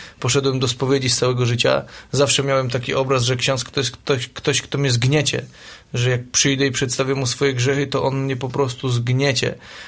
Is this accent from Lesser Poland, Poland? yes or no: yes; Nowy Sącz, Lesser Poland, Poland; Jestem z Nowego Sącza.